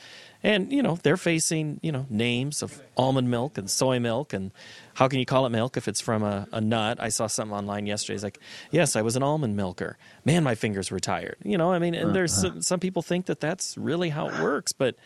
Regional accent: Iowa, United States; the farm that I grew up on in Buchanan County, Iowa, was not going to be big enough to support me and my father.

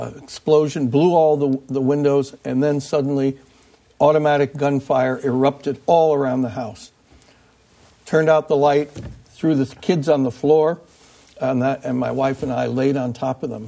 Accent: Dubuque, Iowa, United States; growing up in Dubuque, I remember John Kennedy talking about if he hadn't been in politics, he wanted to be a Foreign Service officer.

